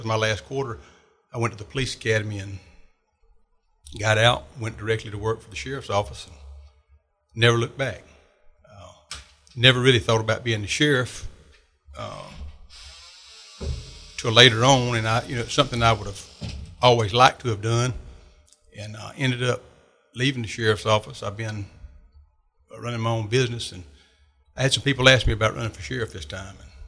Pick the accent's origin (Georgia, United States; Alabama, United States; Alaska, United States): Georgia, United States; Ambrose; I grew up in Ambrose, and there was some very colorful characters I grew up around in Ambrose. And it's home.